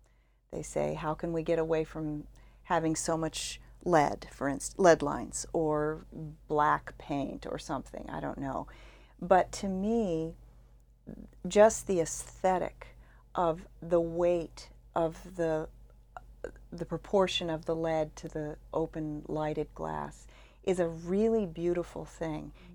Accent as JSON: {"language": "English", "town": "Washington", "region": "District of Columbia", "country": "United States", "tie": "born or raised there", "said": "But I was really lucky. I grew up around Washington, D.C."}